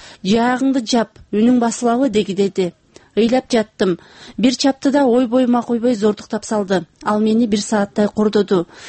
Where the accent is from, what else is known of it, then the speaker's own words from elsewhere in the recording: Andijan, Andijan Region, Uzbekistan; Мен Андижанда жарды үйбүлөдө чоңойгом.